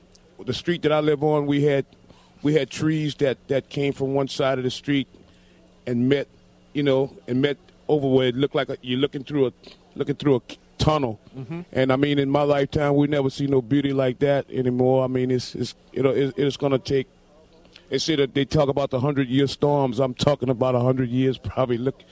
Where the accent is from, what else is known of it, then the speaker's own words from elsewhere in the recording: New Orleans, Louisiana, United States; Actually, I'm from New Orleans.